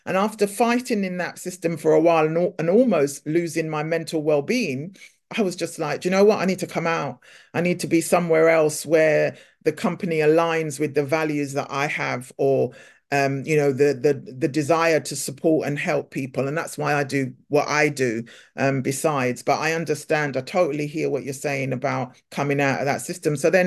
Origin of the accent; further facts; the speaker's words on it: United Kingdom; I'm Black British, I was born here, I was raised here, of Caribbean descent